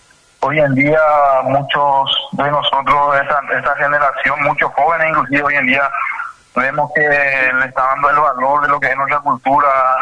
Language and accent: Spanish; Paraguay; es una riqueza nuestra como paraguayo que tenemos, ¿verdad?